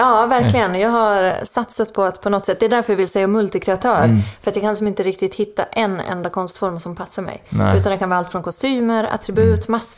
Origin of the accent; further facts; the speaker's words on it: Finland; accent: Finland Swedish; jag har just nu varit hemma en vecka på semester i Finland. Så att jag har fått lite tillbaka min finlandssvenska touch